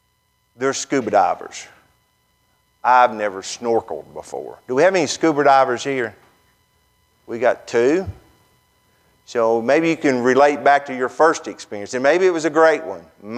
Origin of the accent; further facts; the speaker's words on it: Tennessee, United States; And I'm thinking, boy, I'm from Tennessee. I've heard those stories.